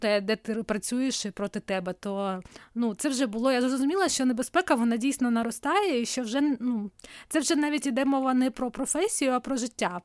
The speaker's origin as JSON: {"language": "Ukrainian", "region": "Crimea", "country": "Ukraine", "said": "я взагалі-то не зі Львова, я взагалі-то кримчанка."}